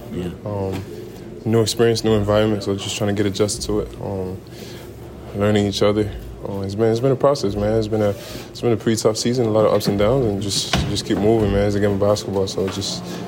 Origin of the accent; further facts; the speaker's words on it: Belgium; now in United States; I'm a rookie. I'm from Belgium. I'm not used to this environment.